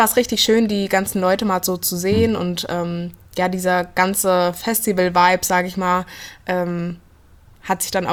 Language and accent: German; Blankenau, Hesse, Germany; also born or lived in Fulda; geboren bin ich in Fulda, aber aufgewachsen in Blankenau. Also das ist, liegt in der Gemeinde Hosenfeld, das ist so 18 Kilometer von hier entfernt. Genau, und war eigentlich schon immer in Fulda und bin hier auch auf die Schule gegangen.